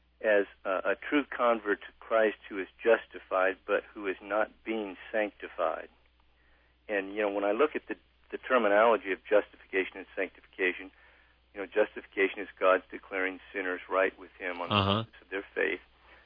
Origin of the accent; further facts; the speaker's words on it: Hiawassee, Georgia, United States; I'm from Hiawassee, Greg.